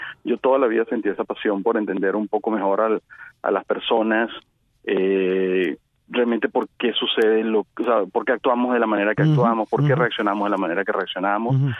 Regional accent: Venezuela; moved away as an adult; yo nací y crecí en Venezuela, apenas 6 años fuera de Venezuela

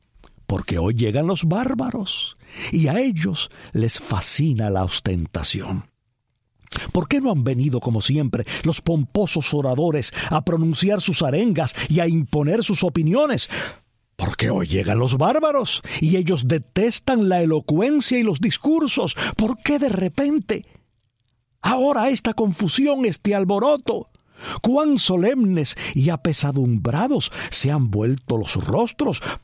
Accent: Cuba; Los cubanos tuvimos

